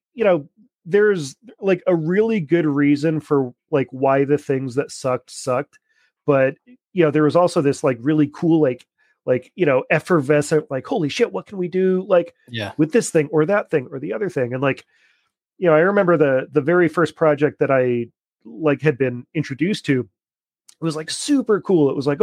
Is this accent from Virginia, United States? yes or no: no; Massachusetts, United States; Oh man, I was a super weird little arty goth kid back in Western Massachusetts. No way. Oh yeah. So I was a Western Mass kid